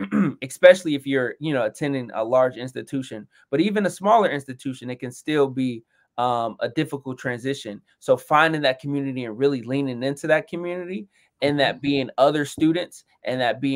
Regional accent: Detroit, Michigan, United States; I'm originally from Detroit, but I moved to where I currently live, Grosse Pointe.

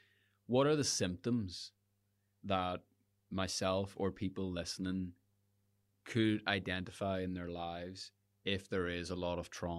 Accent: Northern Ireland, United Kingdom; We as the Northern Irish community.

